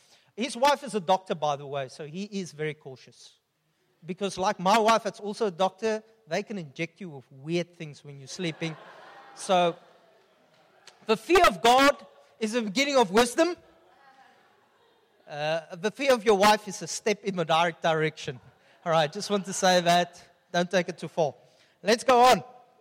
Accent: South Africa; Being Afrikaans will fade one day. Being male will fade one day. Being South African will fade one day.

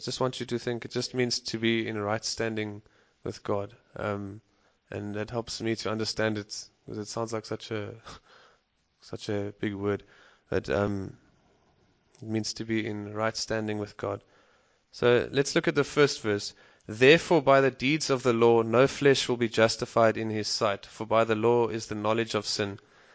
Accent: Stellenbosch, Western Cape, South Africa; I was born in Stellenbosch in South Africa and went to school there, and I finished my music degree there yesterday. Oh, sorry. Last year.

